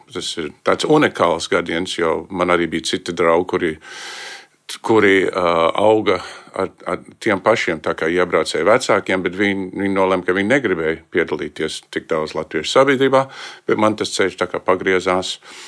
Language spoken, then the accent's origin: Latvian; Seattle, Washington, United States; Bet es augu Sietlā